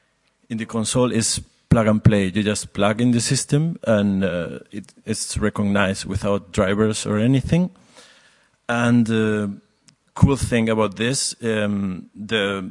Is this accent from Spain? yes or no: yes; Spain; English is a second language; now in Berlin, Germany; I came from Spain, but I live here in Berlin.